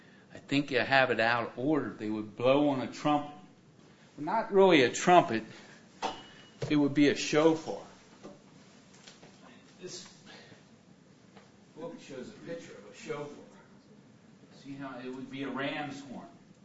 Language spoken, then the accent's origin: English; United States; Being American, I myself really don't have a good concept of a king